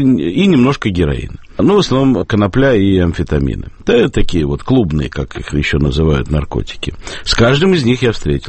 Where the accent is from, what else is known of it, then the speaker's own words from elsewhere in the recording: Saint Petersburg, Russia; now in Moscow, Russia; Я уроженец Ленинграда, этим горжусь. Я родился в клинике Отто. Поэтому я вот коренной ленинградец, хотя живу в Москве.